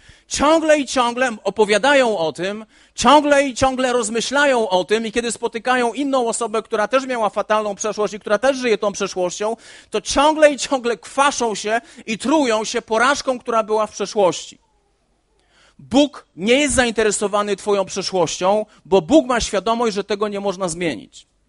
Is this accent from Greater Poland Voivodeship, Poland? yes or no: no; Olesno, Opole Voivodeship, Poland; Jestem z Olesna, to jest małe miasto, które się wyludnia. Tu nawet nie mieszka 10 tysięcy ludzi.